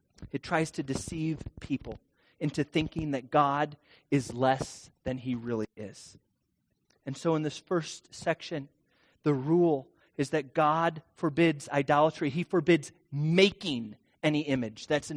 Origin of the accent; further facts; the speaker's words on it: United States; We live in America. America. I don't bow down to anybody. I'm an American.